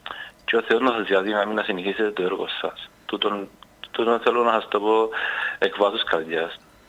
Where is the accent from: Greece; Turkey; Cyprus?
Cyprus; Aradippou, Larnaca District; είμαι από την Αραδίπου.